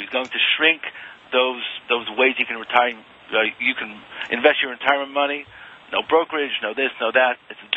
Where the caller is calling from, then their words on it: New York, United States; I'm calling you from New York.